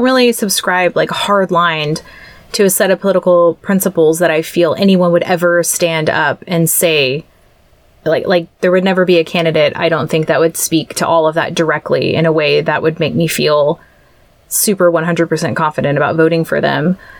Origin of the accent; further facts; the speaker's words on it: United States; And that's the real loss that I feel as an American since last November